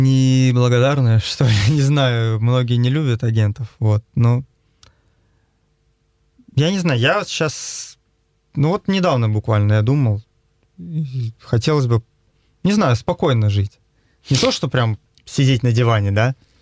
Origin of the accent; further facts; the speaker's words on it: Saint Petersburg, Russia; Да, я родом из Питера.